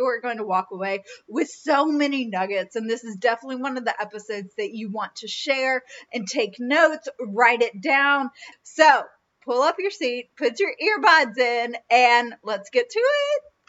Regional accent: the South, United States; accent: Southern; And so don't even get me started on my Southern accent trying to pronounce a French last name.

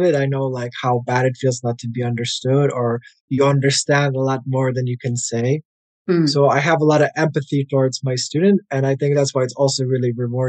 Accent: United States; first language English; I'm a Polish American. But for me, that means both of my parents are from Poland, but I was born and raised in the States. So English is my first language. And I really struggled learning Polish at home.

